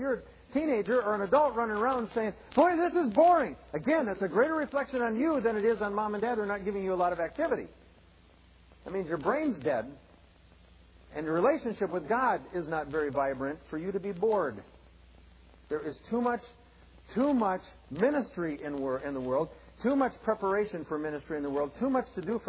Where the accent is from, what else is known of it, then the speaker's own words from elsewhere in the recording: South Dakota, United States; I grew up in South Dakota. You know, we have waves of grain.